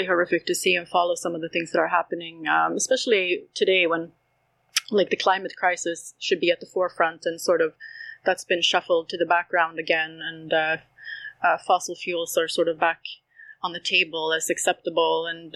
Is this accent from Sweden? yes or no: yes; Sweden; now in Canada; Yeah, and I'm a white person. I'm actually an immigrant. I'm from Sweden. I was born in Sweden. I'm a landed immigrant here in Canada.